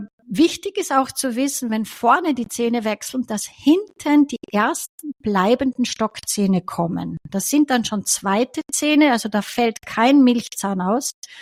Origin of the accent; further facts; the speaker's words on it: Styria, Austria; Ich bin aus der Steiermark und die Steirer sagen immer